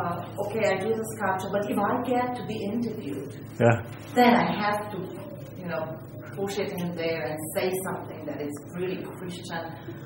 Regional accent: Romania; I come from Romania.

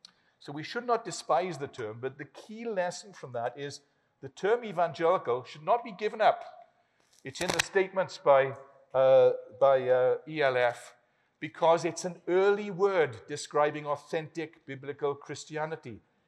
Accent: Wales, United Kingdom; When I was a teenager growing up in South Wales

